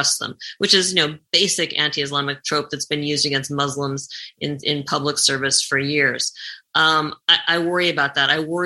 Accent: Arizona, United States; from my home state of Arizona

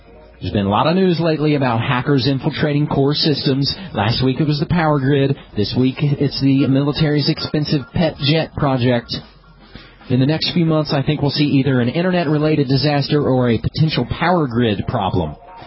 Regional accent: West Virginia, United States; because this comes from my home state of West Virginia.

